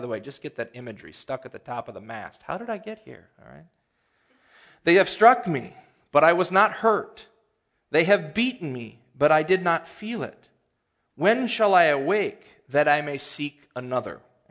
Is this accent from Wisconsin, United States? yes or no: yes; Wisconsin, United States; I grew up in Wisconsin. My favorite team is called the Brewers for a reason, okay?